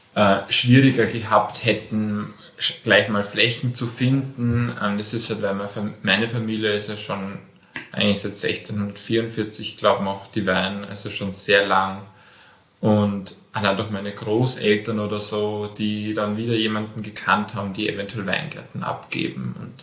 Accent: Spitz, Lower Austria, Austria; Also ich bin gebürtig aus der Wachau, bin in Spitz aufgewachsen, born and raised quasi am Beginn des Spitzer Grabens.

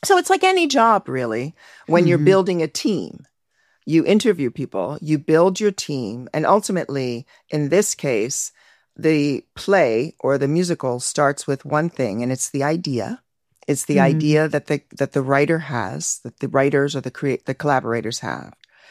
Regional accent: United States; as an American, I never would have caught that.

